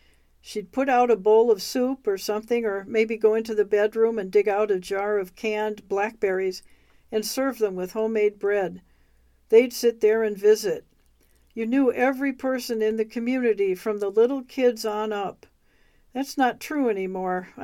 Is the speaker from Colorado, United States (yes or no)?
no; Odanah, Wisconsin, United States; also born or lived in Muskogee, Oklahoma; I was born in Muskogee, Oklahoma, and shortly afterward, my mother and dad moved to Odena, Wisconsin, because of the strong cultural and family ties that my mother had. I'm a mixed-blood Ojibwe.